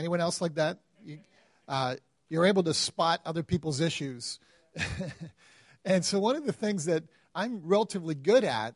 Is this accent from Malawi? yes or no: yes; Malawi; I grew up in Africa. My parents are missionaries in Malawi, Africa, so that's where I grew up.